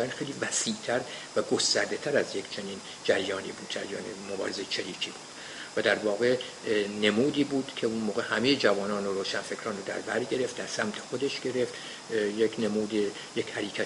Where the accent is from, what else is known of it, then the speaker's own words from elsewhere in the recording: Tehran, Tehran Province, Iran; born there; من سال 1930 در جنوب شرق تهران در خیابان ری متولد شدم و از سال 1947 وارد دانشکده فنی تهران شدم